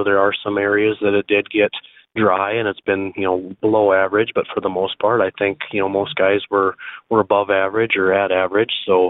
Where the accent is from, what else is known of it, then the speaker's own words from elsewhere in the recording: Andover, South Dakota, United States; from Andover, South Dakota, and president of the South Dakota Soybean Association.